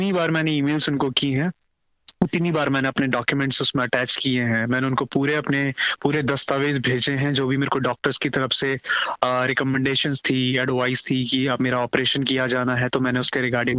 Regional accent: Uttarakhand, India; moved away; क्योंकि मैं उत्तराखंड स्टेट से आता हूं

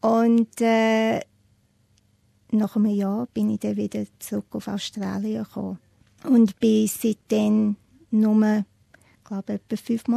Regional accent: Switzerland; ich war dort als Schweizerin

